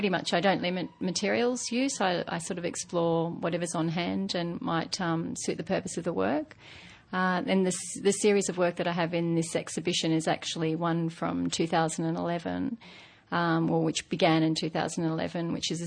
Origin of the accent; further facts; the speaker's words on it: Cairns, Queensland, Australia; I'm also from Cairns in far north Queensland, as is Rose